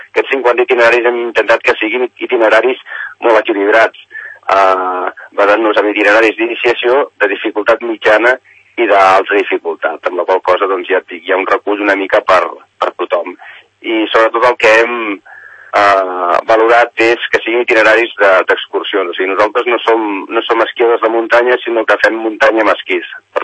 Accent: Badalona, Catalonia, Spain; born there; jo soc nascut a Badalona i visc a cavall de Badalona i un poble que es diu El Vell, que és municipi de Campelles, del Ripollès

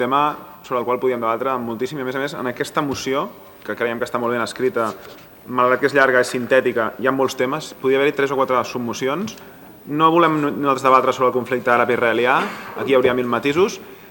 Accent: Catalonia, Spain; igual que com que soc català

